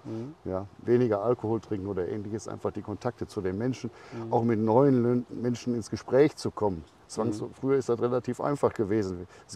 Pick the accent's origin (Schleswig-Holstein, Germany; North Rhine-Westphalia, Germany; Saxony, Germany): North Rhine-Westphalia, Germany; Essen; Ja, ich lebe sehr gerne in Essen, weil ich es auch Essen in allen Facetten kenne. Mhm. Ich bin in Katernberg 7 Jahre aufgewachsen und in Krai geboren.